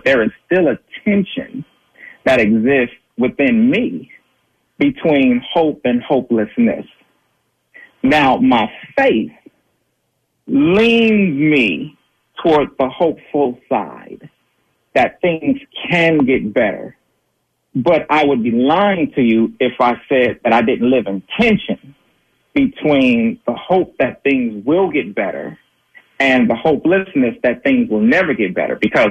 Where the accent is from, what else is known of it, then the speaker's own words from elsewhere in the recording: Los Angeles, California, United States; they need to put themselves in my shoes as a black man growing up in South Central LA and understanding the dynamics of what's taking place.